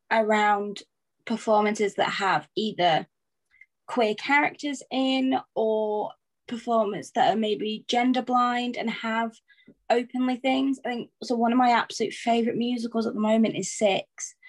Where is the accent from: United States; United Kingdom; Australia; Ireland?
United Kingdom; Blackpool, North West England; I'm from Blackpool originally